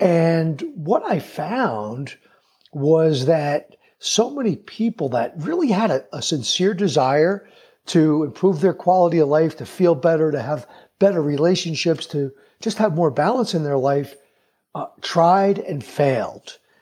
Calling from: Prescott, Arizona, United States; I'm calling in from Prescott, Arizona. It's called Prescott, but the local folk call it Prescott. And we're in northern Arizona, and it is absolutely beautiful here.

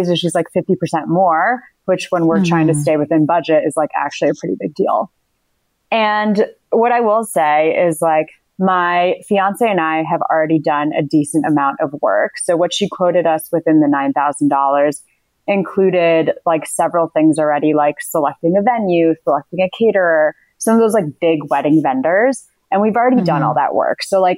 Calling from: Washington, District of Columbia, United States; Hi, I'm calling from Washington, D.C.

